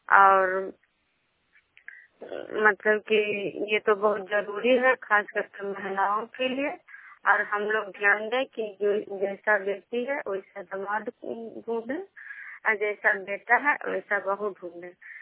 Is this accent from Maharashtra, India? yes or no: no; Khajra, Bihar, India; मैं बिष्णुपुर ग्राम खजरा पंचायत नालंदा जिला नगर प्रखंड की निवासी हूँ।